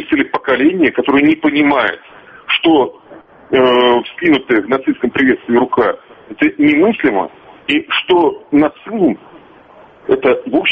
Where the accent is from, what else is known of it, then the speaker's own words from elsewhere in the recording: Moscow, Russia; Но, извините, мы, москвичи, тоже вряд ли должны солидаризироваться с быдлом